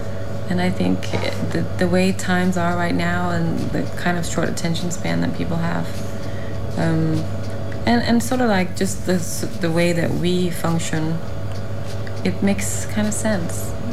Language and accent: English; Denmark; moved away as an adult; We're from Denmark, although we haven't lived there for the past 10, 11 years. But we met back in Denmark in 99 or 2000.